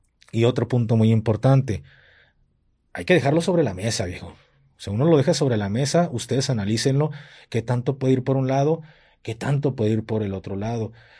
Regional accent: Guadalajara, Jalisco, Mexico; yo se los digo como tapatío y se los digo como muchas personas que vienen aquí a la oficina, que vienen aquí a Guadalajara

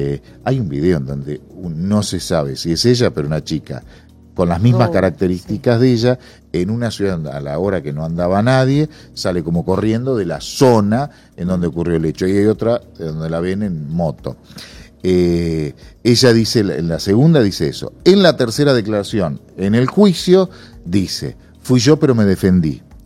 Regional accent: Entre Ríos, Argentina; Yo soy de Entre Ríos.

